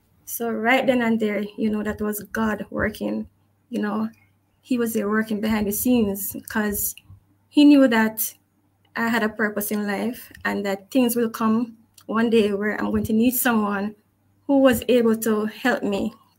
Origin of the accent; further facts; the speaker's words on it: Kingston, Jamaica; born there; I was born in June 27th, 1971 in Kingston, Jamaica.